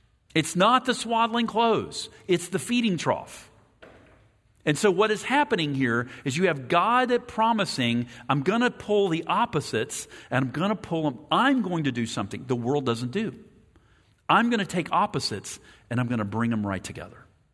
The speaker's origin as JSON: {"language": "English", "region": "West Virginia", "country": "United States", "tie": "born or raised there", "said": "Well, those of you, if you're like me, I grew up in West Virginia."}